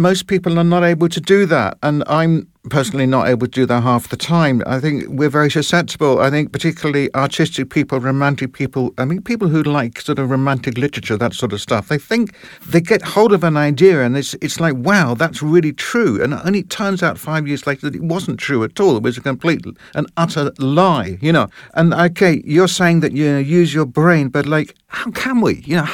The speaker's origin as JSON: {"language": "English", "region": "London", "country": "United Kingdom", "tie": "born or raised there", "said": "I was brought up in London in the 1960s and the 70s, and I went to art school"}